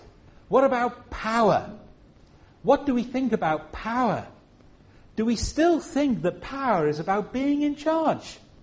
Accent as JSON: {"language": "English", "town": "Liverpool", "region": "North West England", "country": "United Kingdom", "tie": "born or raised there", "accent": "Scouse", "said": "I don't speak with a Scouse accent very much now, although people who are from Liverpool, I was born and brought up in Liverpool, but people who are from Liverpool can still hear a faint Scouse twang in my voice."}